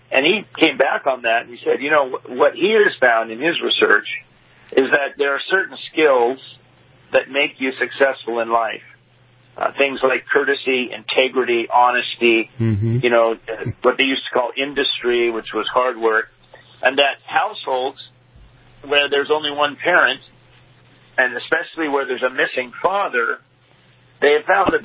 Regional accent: Spokane, Washington, United States; I mean, I grew up in Spokane, Washington. My dad never made more than $1,400 a month in his life.

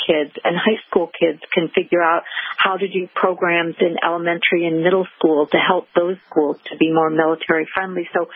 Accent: Michigan, United States; also born or lived in Illinois / Massachusetts / Connecticut; and I moved a lot as a kid. So I grew up in Michigan and Illinois and Massachusetts and Connecticut.

